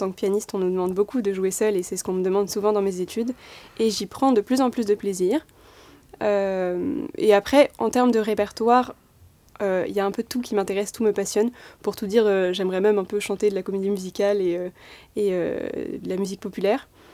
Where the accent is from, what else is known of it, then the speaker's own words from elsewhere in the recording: Paris, Île-de-France, France; born there; Je suis née à Paris de parents portugais